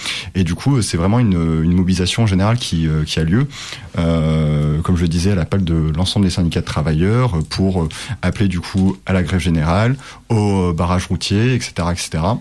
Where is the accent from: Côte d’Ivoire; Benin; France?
France; Réunion; tous les deux, on est originaire de la Réunion